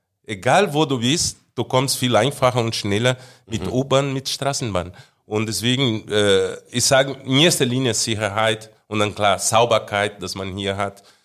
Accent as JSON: {"language": "German", "country": "Germany", "also_born_or_lived": "Brazil", "said": "ich kann sagen, ich habe 2. Also ich habe Deutschland und habe Brasilien. Wenn ich in Deutschland bin, am München Flughafen landet, ich bin Deutscher. Also ich bin zu Hause."}